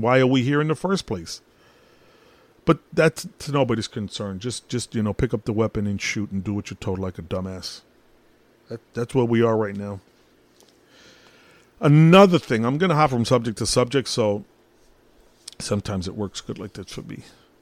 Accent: Brooklyn, New York, United States; born there; I'm Puerto Rican, but I was born in Brooklyn. I rep my people. I rep my Puerto Ricans

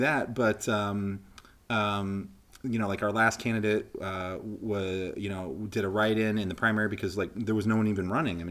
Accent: the South, United States; I mean, I'm from the South.

